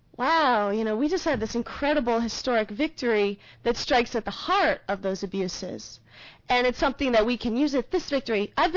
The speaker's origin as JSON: {"language": "English", "region": "California", "country": "United States", "said": "I'm from Mendocino County, California."}